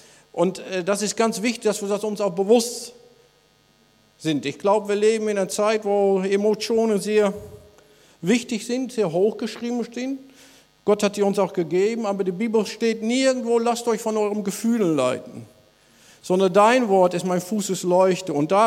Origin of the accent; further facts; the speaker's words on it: Netherlands; German is a second language; ich bin ein Niederländer.